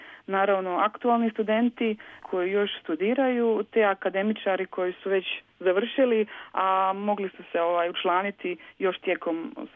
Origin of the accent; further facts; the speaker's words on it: Germany; Većina nas u udruzi smo rođeni i odrasli u Njemačkoj